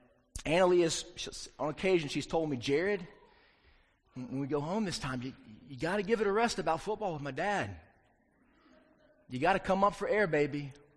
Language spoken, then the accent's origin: English; South Carolina, United States; I grew up in South Carolina, and I know that Indiana is a dyed-in-the-wool basketball state, but south of the Mason-Dixon line, football is king, folks.